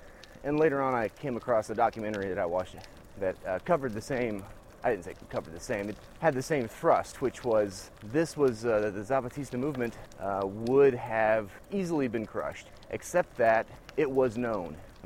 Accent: United States; crossed with being an American

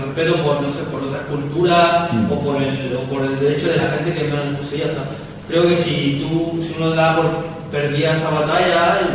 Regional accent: Chile; now in Europe; yo soy chileno.

